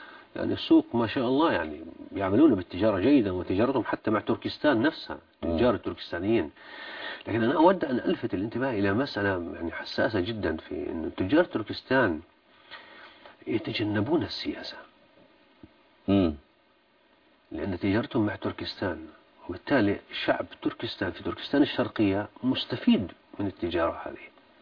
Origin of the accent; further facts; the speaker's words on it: Haifa, Haifa District, Israel; أنا من حيفا، لا أستطيع الذهاب إلى حيفا، لا أستطيع